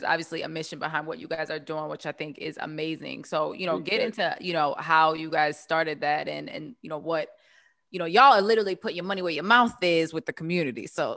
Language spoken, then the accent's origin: English; Baltimore, Maryland, United States; I'm from Baltimore, so you know, we only got East and West.